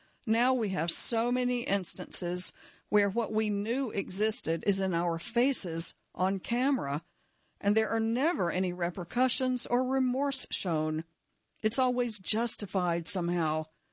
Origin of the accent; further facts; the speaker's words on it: Oakland, California, United States; But the environment where we grew up in Oakland was rough.